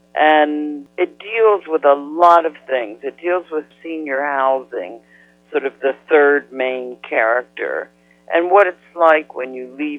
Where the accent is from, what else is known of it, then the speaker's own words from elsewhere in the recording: Pittsburgh, Pennsylvania, United States; I grew up in Pittsburgh, and when I was a junior in high school, now we're talking 1962, a new girl came into our class.